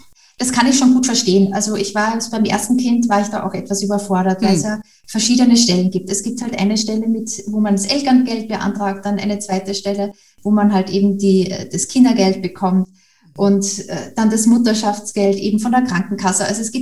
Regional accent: Austria; Ich komme ja aus Österreich

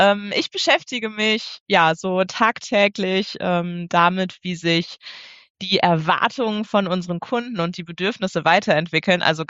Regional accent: Minden, North Rhine-Westphalia, Germany; born there; Ich bin gebürtige Mindenerin

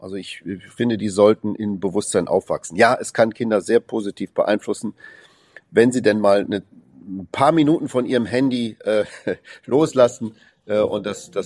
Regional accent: Duisburg, North Rhine-Westphalia, Germany; born there; Ich selber war am Wochenende in Duisburg, da wo ich geboren bin.

